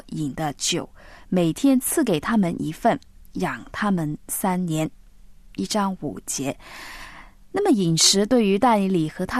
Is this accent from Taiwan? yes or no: no; China